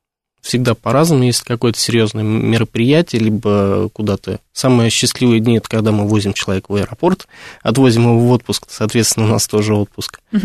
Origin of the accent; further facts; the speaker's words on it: Belgorod Oblast, Russia; Я родом из Белгородской области.